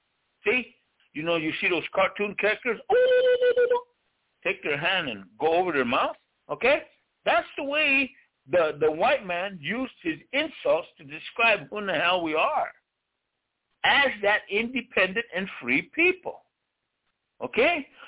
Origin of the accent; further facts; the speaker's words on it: United States; English is a second language; And if you notice at times … breaks it, because I am broken English. I'd rather speak my language. That's my possession of who I am as a free and independent person and an individual and a Lakota, a man.